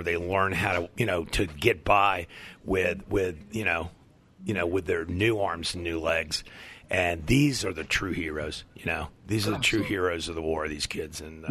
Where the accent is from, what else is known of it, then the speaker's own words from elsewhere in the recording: United States; I mean, it's tough being an American sometimes.